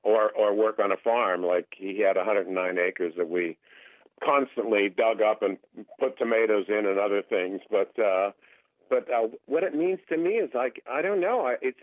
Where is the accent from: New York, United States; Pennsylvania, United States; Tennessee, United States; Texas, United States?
Pennsylvania, United States; Glen Willard; growing up outside of Pittsburgh there in a little town called Glen Willard or around Coriopolis and or Moon Township.